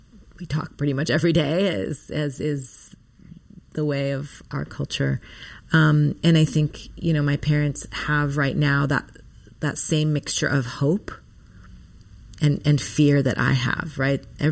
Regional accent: Minnesota, United States; born there; And so I was born in Minnesota. My mom left Iran when she was 8 months pregnant with me. And so I was born in Minnesota.

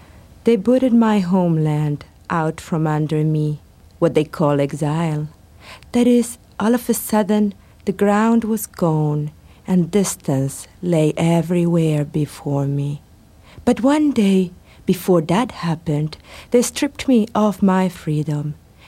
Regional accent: Bahía Blanca, Buenos Aires Province, Argentina; the headquarters of the army in my hometown of Bahía Blanca, the city in the south of Argentina.

